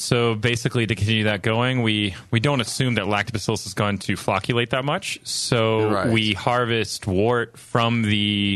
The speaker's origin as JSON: {"language": "English", "town": "Atlanta", "region": "Georgia", "country": "United States", "said": "Yeah, we're from Atlanta."}